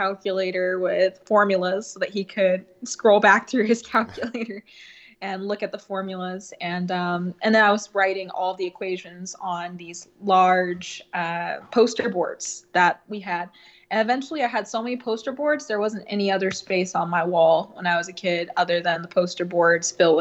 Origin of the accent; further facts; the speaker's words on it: Plano, Texas, United States; also born or lived in Indiana; That's where I was born. And I grew up in North Texas in Plano, Texas, which is an all-American city.